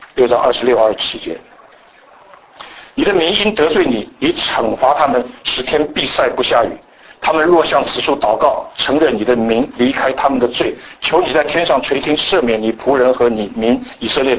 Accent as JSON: {"language": "Chinese", "country": "Taiwan", "said": "我们从台湾来的人一点都不稀奇，到处都有庙，"}